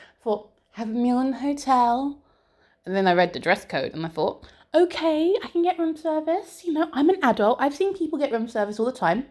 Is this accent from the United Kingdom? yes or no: yes; England, United Kingdom; I'm really English. Really English.